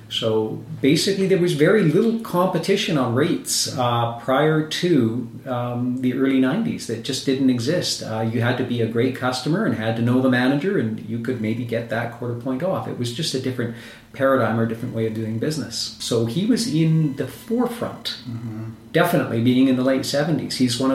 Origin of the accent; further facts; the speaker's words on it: Penticton, British Columbia, Canada; prior to this, I was in Penticton. I grew up in Penticton, graduated from Penn High, and came to the area.